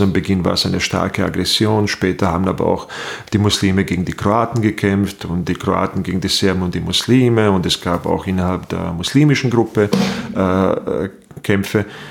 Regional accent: Bosnia & Herzegovina; now in Austria; bin dann ein Burgenländer geworden. Und natürlich als Bosnier Burgenländer zu werden, ist besonders schwierig.

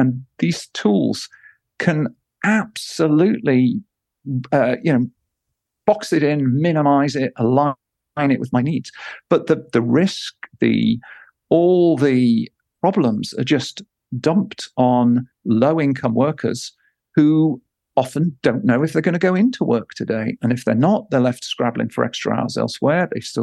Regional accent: United Kingdom; Modesty aside, Britain, I'm British, has done pretty well at this.

